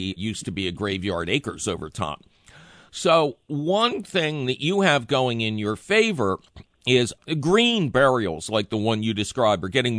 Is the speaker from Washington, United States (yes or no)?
no; Philadelphia, Pennsylvania, United States; I grew up in Philadelphia.